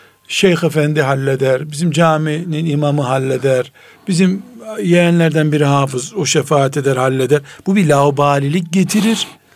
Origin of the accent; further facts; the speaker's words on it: Black Sea Region, Turkey; Bizim Karadeniz deyiminde pek yok.